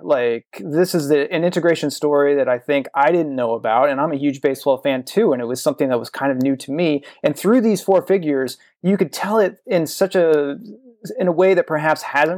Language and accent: English; Illinois, United States; I'm from Southern Illinois, a small town down there.